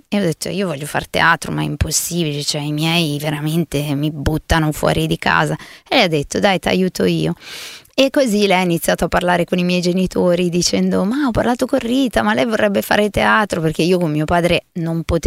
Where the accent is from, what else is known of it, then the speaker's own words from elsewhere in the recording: Milan, Lombardy, Italy; born there; also born or lived in Marittima; io sono nata a Milano, mi sento di Marittima, perché si chiama Marittima il posto, che è un paese piccolissimo, frazione di Diso